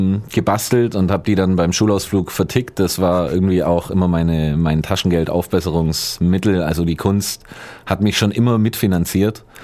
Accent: Ulm, Baden-Württemberg, Germany; also born or lived in Stuttgart; Oh ja, ich bin Ulmer. Ich bin in der Ulmer Frauenklinik zur Welt gekommen sogar.

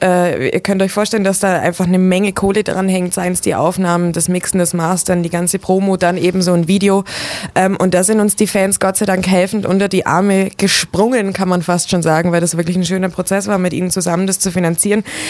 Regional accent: Augsburg, Bavaria, Germany; bei uns zu Hause in Augsburg

